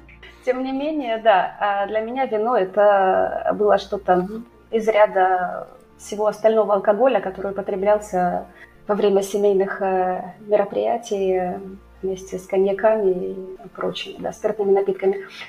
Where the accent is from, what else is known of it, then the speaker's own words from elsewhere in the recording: Bordeaux, Nouvelle-Aquitaine, France; Russian is a second language; Ну, а после этого я вернулась в родной город Бордо, потому что меня пригласила семья де Буар